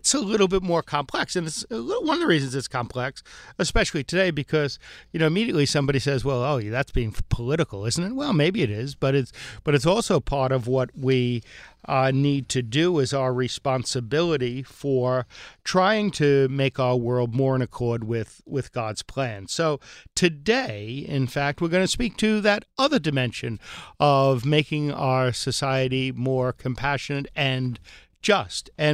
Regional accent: Bronx, New York, United States; I'm from the Bronx too.

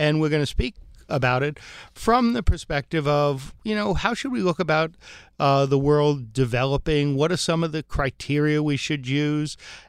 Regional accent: Bronx, New York, United States; I'm from the Bronx too.

